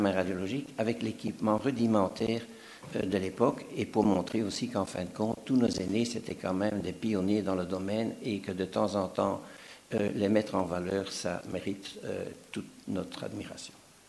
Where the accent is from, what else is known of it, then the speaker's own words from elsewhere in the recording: Belgium; Vous savez que je viens de Belgique